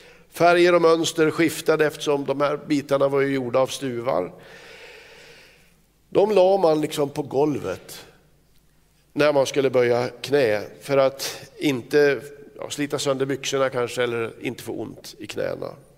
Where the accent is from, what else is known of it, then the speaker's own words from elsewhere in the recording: Kramfors, Västernorrland County, Sweden; På den sista bänkraden i Philadelphia i Kramfors, där jag växte upp.